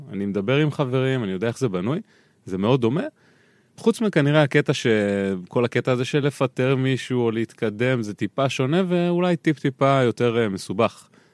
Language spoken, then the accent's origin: Hebrew; Rishon LeZion, Central District, Israel; born there; אז נולדתי בראשון לציון.